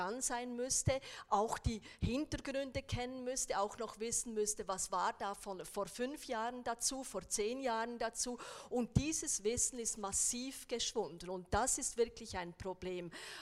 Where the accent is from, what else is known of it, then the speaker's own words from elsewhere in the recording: Bern, Switzerland; ich kriege da als Bernerin sehr wenig mehr